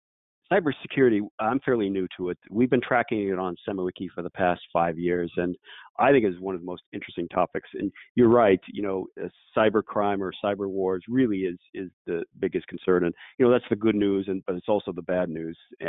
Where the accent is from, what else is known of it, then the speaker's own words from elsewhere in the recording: California, United States; growing up in the Silicon Valley, it was kind of easier to do.